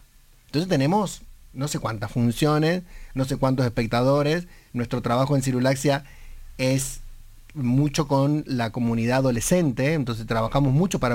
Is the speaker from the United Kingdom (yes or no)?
no; San Juan, Argentina; soy sanjuanino, he trabajado mucho tiempo en San Juan